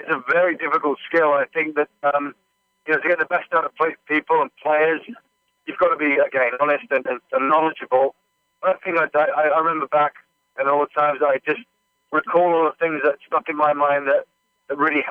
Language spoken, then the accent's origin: English; Canada; I grew up in Canada as well.